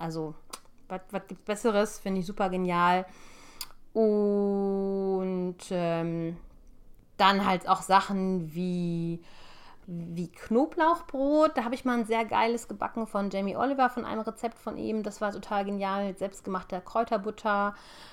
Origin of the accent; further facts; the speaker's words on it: Bavaria, Germany; born there; Ich wohne sehr, sehr viele Jahre schon hier in der Gegend, am schönen Niederrhein. Aber ich bin in Bayern geboren und habe dementsprechend auch noch Verwandtschaft unten im süddeutschen Bereich.